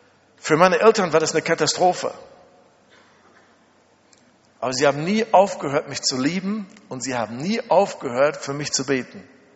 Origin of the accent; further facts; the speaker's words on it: Germany; Und wir sagten, nein, geht nicht. Wir kommen aus Deutschland.